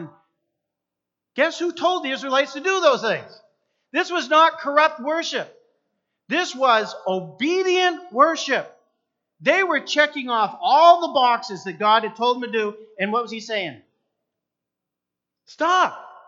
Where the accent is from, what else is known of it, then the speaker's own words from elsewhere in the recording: Milo, Maine, United States; Now, I was raised in a Christian home, and I grew up in Milo, Maine. Really, I grew up in Katahdin Ironworks, if anybody knows where that is, but we would winter in the big city of Brownville and Milo.